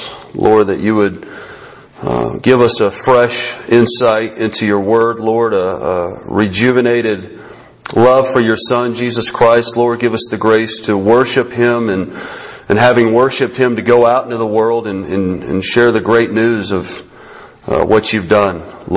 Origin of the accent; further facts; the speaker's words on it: New Mexico, United States; I was at UNM for a while, lived in UNM or Albuquerque, lived at Santa Fe for a while, born and raised in New Mexico